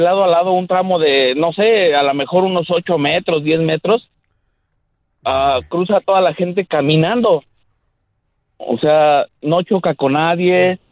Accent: Mexico City, Mexico; Bueno, nosotros, yo soy de la Ciudad de México.

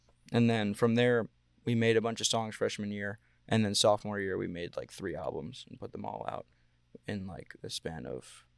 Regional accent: Brooklyn, New York, United States; and then I grew up in Brooklyn.

